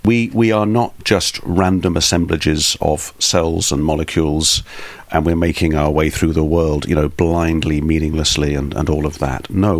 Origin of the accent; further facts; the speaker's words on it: March, East of England, United Kingdom; now in Camberwell, United Kingdom; So originally I come from a town called March, which is in Cambridgeshire, in the Fens. The flattest and driest part of the UK is where I'm from.